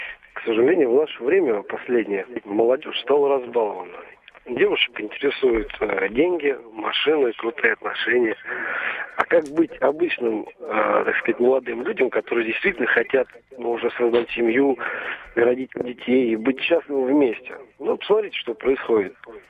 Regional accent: Moscow, Russia; А я с Москвы.

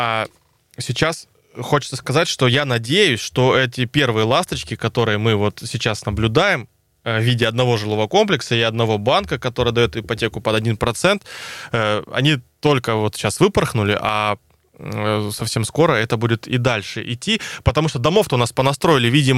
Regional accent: Crimea, Ukraine; я родился в Крыму.

